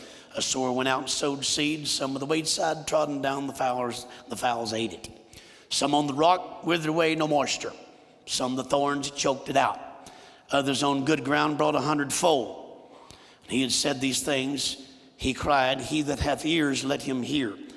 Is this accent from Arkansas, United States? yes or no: yes; Arkansas, United States; now in Houston, United States; I am originally from Arkansas. I do live in Houston, Texas. I've been there for 8 years